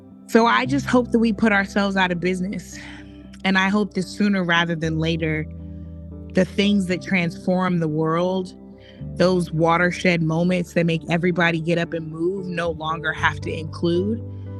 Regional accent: Florissant, Missouri, United States; now in St. Louis, United States; I grew up in Florissant. I still live in St. Louis.

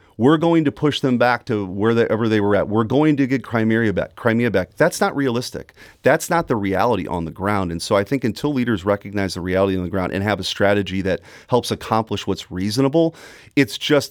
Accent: United States; As a German-American, I certainly don't speak for the German government. I'm an American who has...

